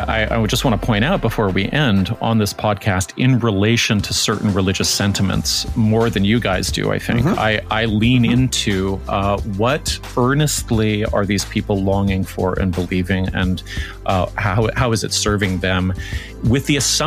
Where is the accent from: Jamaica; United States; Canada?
Canada; Toronto, Ontario; I'm from Toronto, my friend. Okay. I used to be Catholic.